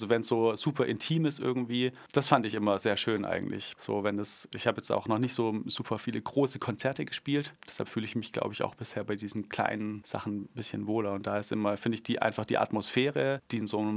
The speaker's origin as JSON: {"language": "German", "town": "Schwäbisch Hall", "region": "Baden-Württemberg", "country": "Germany", "tie": "born or raised there", "said": "Also ich bin in Schwäbisch Hall geboren, ich bin in Steinbach aufgewachsen. Genau, habe deshalb eine lange Schwäbisch Haller Geschichte."}